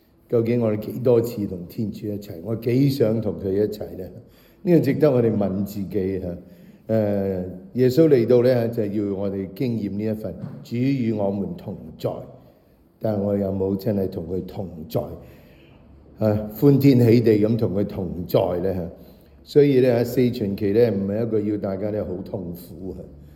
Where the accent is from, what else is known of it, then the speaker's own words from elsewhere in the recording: China; 为我哋中国人咧，我哋喺新年里头吓，一年嘅开始咧，成日讲除旧更新吓